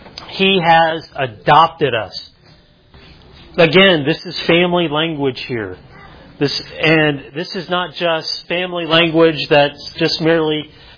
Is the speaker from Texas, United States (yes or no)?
yes; Texas, United States; Hey, I grew up in West Texas. Okay, I grew up in West Texas.